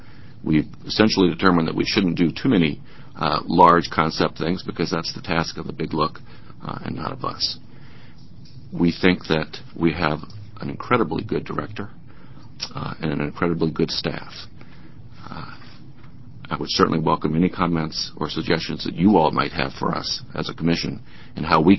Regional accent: Eugene, Oregon, United States; I am from Eugene.

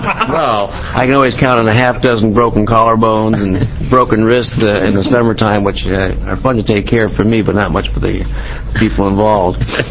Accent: Oregon, United States; I'm from Southern Oregon, the Senate district next door to Senator Atkinson.

